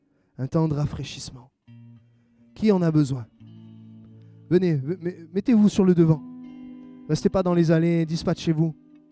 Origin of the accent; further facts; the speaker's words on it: France; Et en plus, on est français, on prend le petit café, tout est petit.